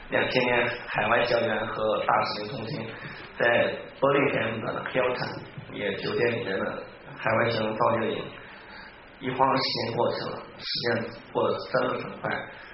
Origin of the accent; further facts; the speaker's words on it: Wuxi, Jiangsu, China; accent: southern; now in Beijing, China; 我老家是也江苏无锡的，因为我后来在北京上学，后来也在北京成家，所以可能南方人呢也听我讲话，以为我是北方人。但是如果北方听我讲话的话，应该还是可以听出我南方人的口音来